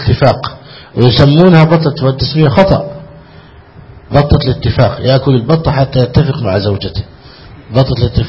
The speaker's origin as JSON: {"language": "Arabic", "country": "Egypt", "said": "عندنا في مصر"}